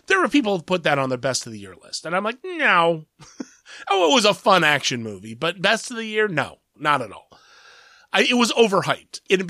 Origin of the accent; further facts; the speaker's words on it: United States; as an American, you're always looking at World War II as the effect on America.